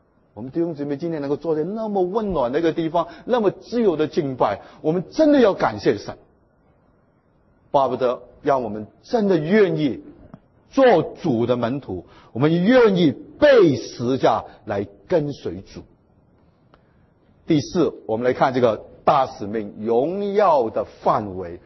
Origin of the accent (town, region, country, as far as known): China